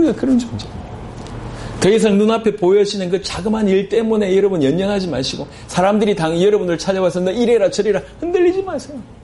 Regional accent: Masan, South Gyeongsang, South Korea; 제가 마산에 살 때의 과거는 어둠이었습니다.

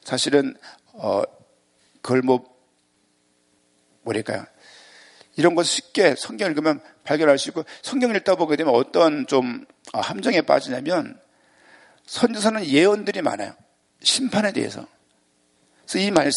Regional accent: Susaek, Seoul, South Korea; 제가 어릴 때 살았던 수색, 물이 좋았던 동네야.

